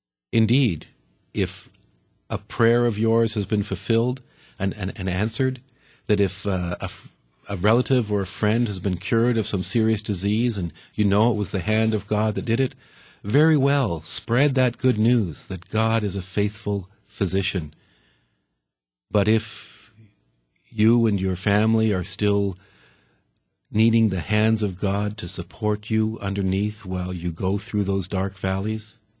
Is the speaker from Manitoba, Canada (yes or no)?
no; Guelph, Ontario, Canada; This is sung by a choir from my hometown